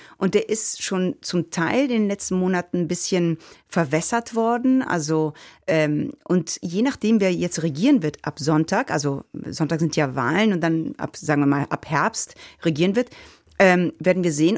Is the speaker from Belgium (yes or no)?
yes; Belgium; born there; Also ich bin ja auch in Belgien geboren, das heißt, ein bisschen alles konfus und durcheinander.